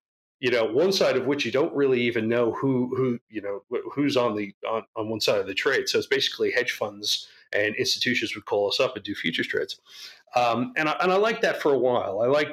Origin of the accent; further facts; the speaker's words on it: New Jersey, United States; I grew up in New Jersey, so I was one of those guys who would look at the New York skyline, which you could see from my town because we're up on a hill